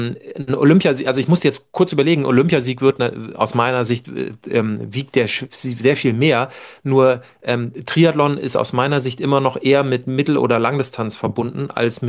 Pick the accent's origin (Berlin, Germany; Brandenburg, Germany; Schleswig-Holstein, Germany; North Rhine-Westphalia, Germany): Schleswig-Holstein, Germany; wo ich herkomme aus dem Norden